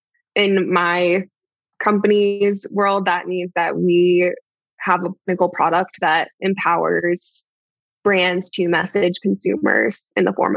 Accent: Maine, United States; So I grew up in Maine.

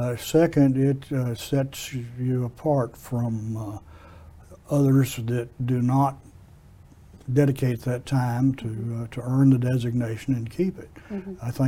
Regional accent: Brenham, Texas, United States; Brenham native. Lived here all of my life. Fifth generation.

